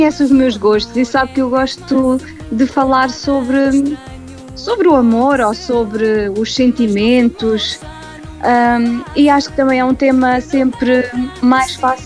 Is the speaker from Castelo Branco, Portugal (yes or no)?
yes; Castelo Branco, Portugal; Sou Castelo Branco